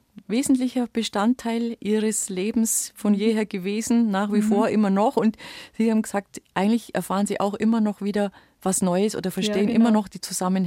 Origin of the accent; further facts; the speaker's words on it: Bavaria, Germany; Ist auch bei uns im Allgäu zum Beispiel für viele Bäuerinnen ein bisschen ein Standbein geworden.